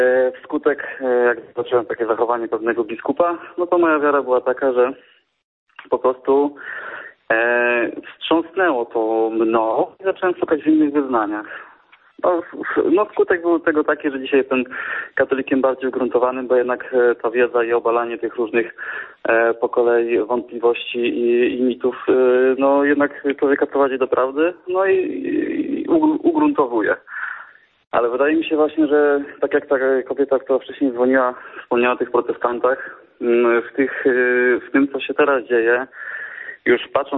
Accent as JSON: {"language": "Polish", "region": "Subcarpathian Voivodeship", "country": "Poland", "said": "jestem z Podkarpacia."}